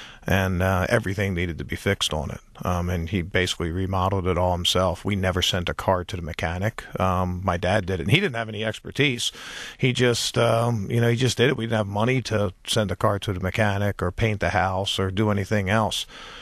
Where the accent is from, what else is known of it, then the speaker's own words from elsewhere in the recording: Baltimore, Maryland, United States; I grew up in Baltimore, one of nine kids. My dad was a cop.